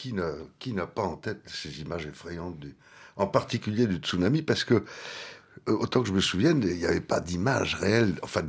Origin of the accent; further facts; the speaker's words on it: Normandy, France; viens d'une région où il y a des falaises, comme en Angleterre, qu'il est question de falaises qui s'effondrent et qu'il y a plusieurs centrales nucléaires dans ma région d'origine, dans le pays de Caux.